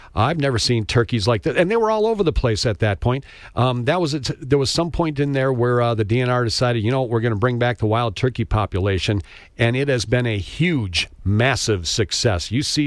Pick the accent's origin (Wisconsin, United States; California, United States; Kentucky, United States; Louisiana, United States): Wisconsin, United States; I grew up in Wisconsin, Ben.